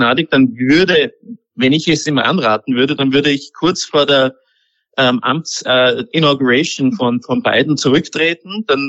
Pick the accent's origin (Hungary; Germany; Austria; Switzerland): Austria; Also das ist viel stärker als bei uns in Österreich zwischen den Bundesländern